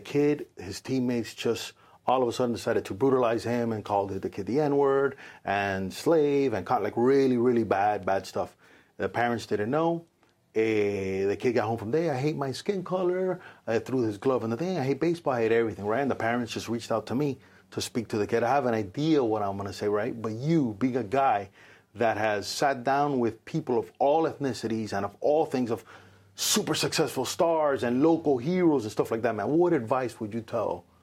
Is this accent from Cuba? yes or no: yes; Cuba; So I was born in Cuba. I consider myself very Cuban, but I'm not up to date with Cuba and stuff like that.